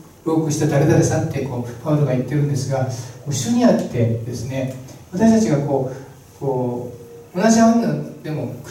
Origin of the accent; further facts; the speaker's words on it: Nagano, Japan; moved away; 私はあの長野の田舎で育ってですね、農家で育って、ちょっと東京とかですね、都会に出てくるときに